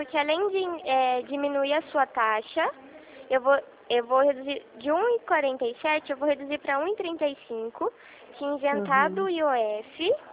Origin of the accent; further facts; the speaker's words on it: São Paulo, Brazil; eu sou do interior de São Paulo.